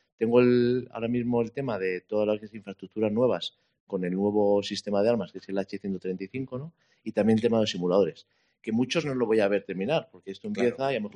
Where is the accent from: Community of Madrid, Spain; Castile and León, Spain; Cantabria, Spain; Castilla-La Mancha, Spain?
Community of Madrid, Spain; Madrid; Yo soy de Madrid, ¿no?